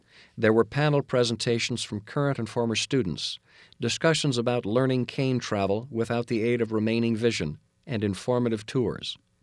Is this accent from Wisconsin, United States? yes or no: no; Iowa, United States; upon learning I was originally from Iowa